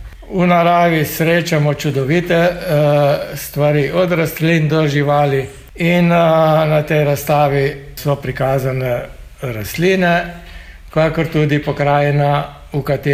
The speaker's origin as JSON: {"language": "Slovenian", "town": "Metlika", "region": "Southeast Slovenia", "country": "Slovenia", "tie": "born there", "moved": "as an adult", "lives_now": "Ilirska Bistrica, Slovenia", "said": "Jaz sem rojen v Metliki. In sem se preselil v Ilirsko Bistrico pred 34 leti."}